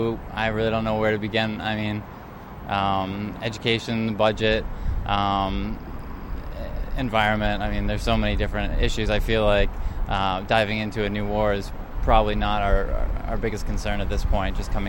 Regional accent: Boston, Massachusetts, United States; No, I'm actually from Boston.

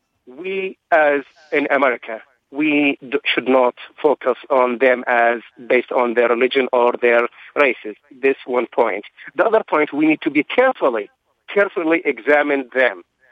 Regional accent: Iraq; I'm from south of Iraq.

